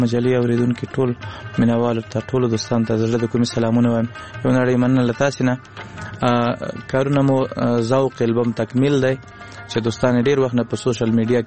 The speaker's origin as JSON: {"language": "Pashto", "region": "Kunduz", "country": "Afghanistan", "tie": "born or raised there", "also_born_or_lived": "Laghman, Afghanistan"}